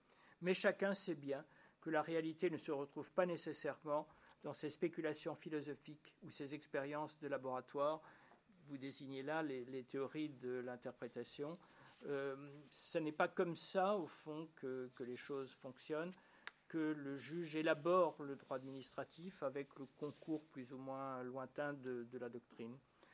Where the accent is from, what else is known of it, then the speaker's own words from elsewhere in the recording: France; Moi, mais sans doute c'est parce que je suis français